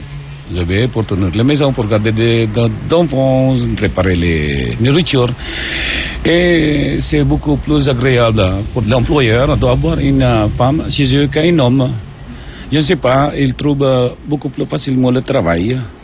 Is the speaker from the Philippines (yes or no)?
yes; Philippines; moved away as an adult; J'ai quitté les Philippines à l'âge de 26 ans.